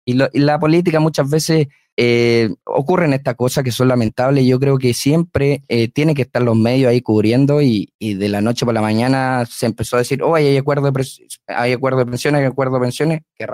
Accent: Osorno, Los Lagos, Chile; born there; Yo nací acá en Osorno y siempre voy a luchar por Osorno.

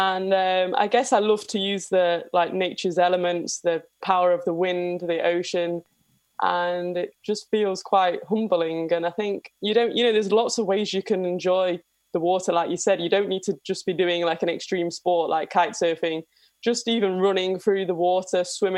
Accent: Manchester, North West England, United Kingdom; I grew up in South Manchester, so that's not that close to the beach.

